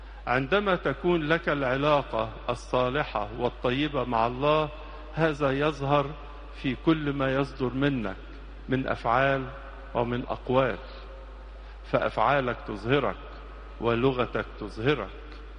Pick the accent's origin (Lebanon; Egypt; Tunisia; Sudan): Egypt; بلادنا مصر